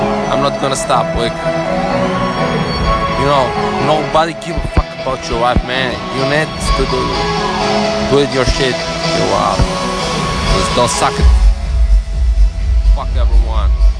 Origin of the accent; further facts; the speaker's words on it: North Macedonia; English is a second language; I'm from Macedonia. They say a little country, but it's not like that.